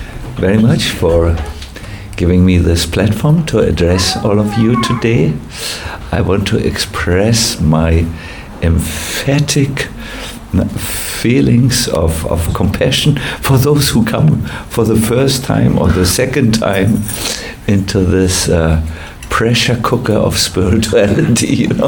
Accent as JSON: {"language": "English", "region": "North Germany", "country": "Germany", "accent": "North German", "said": "I could speak Grüezi in such a way that no one would recognize my North German accent."}